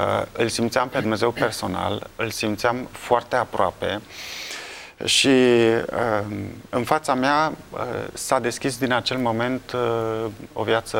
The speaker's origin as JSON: {"language": "Romanian", "town": "Brașov", "region": "Brașov County", "country": "Romania", "tie": "born or raised there", "said": "am crescut în Brașov, într-un mediu în care nu se vorbea despre Dumnezeu."}